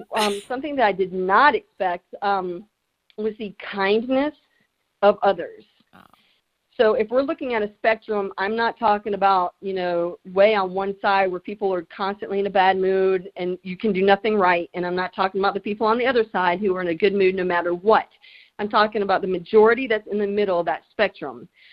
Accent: North Carolina, United States; Now, I grew up in North Carolina, so we call them roaches, okay?

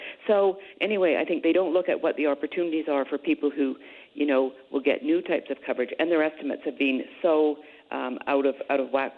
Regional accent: Canada; I come from Canada

